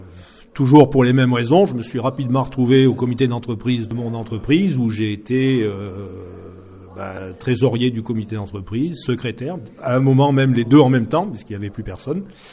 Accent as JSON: {"language": "French", "town": "Voreppe", "region": "Auvergne-Rhône-Alpes", "country": "France", "tie": "born or raised there", "said": "Alors je suis né à Vorep. Et j'ai vécu à Voreppe jusqu'à l'âge de 27 ans où je suis monté à Pommiers-la-Placette."}